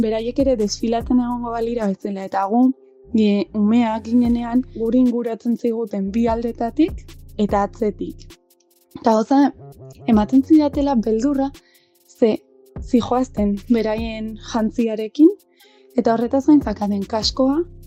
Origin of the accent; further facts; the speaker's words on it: Hondarribia, Basque Country, Spain; Bai, ni Hondarribikoa naiz